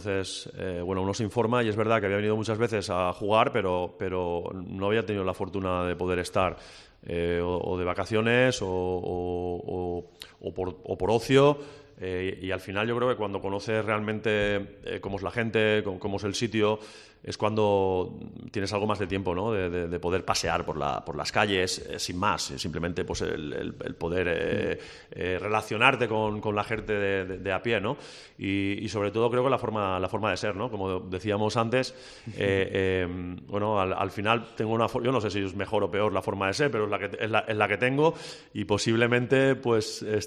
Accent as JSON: {"language": "Spanish", "region": "Valencian Community", "country": "Spain", "also_born_or_lived": "Andalusia", "said": "como buen valenciano, tampoco es que sea el humor mi virtud"}